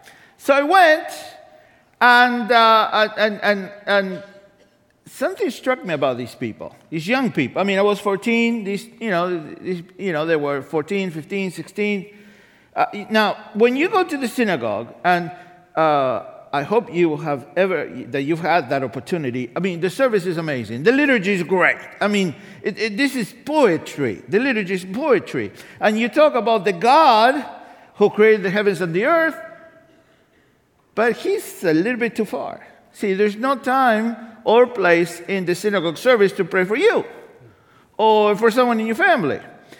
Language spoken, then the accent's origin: English; Argentina; And of course, growing up in Argentina, Jesús, María, y José.